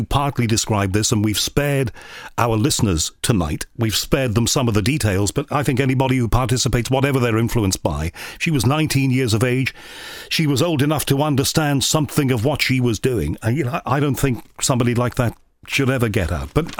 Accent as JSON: {"language": "English", "region": "North West England", "country": "United Kingdom", "said": "I'm a Scouser, very much close to my heart"}